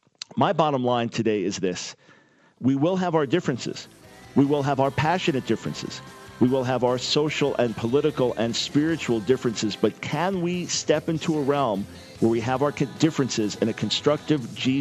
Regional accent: New York, United States; also born or lived in Pensacola, Florida; now in Denver, United States; I'm from New York City originally, so we're used to snow there, raised on Long Island, and lived in Pensacola, Florida for 7 years

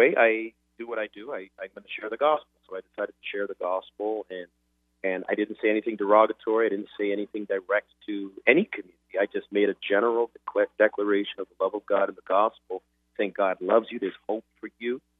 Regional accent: Canada; I'm from Canada, and my hope is to do this in every city in as much as I can.

